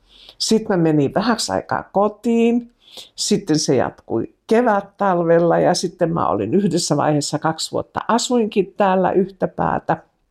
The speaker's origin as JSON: {"language": "Finnish", "town": "Sulkava", "region": "South Savo", "country": "Finland", "tie": "born or raised there", "said": "jos mä tänä päivänä menisin takaisin, niin se ei ole ehkä se, mitä ajattelee, että kun ne on ne lapsuuden niin kuin maisemat"}